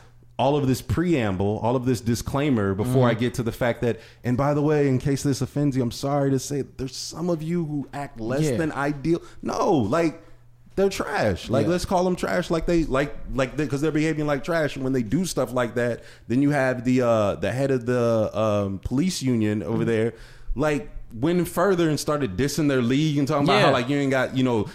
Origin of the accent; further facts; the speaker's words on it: Ohio, United States; I know I'm from Northeast Ohio.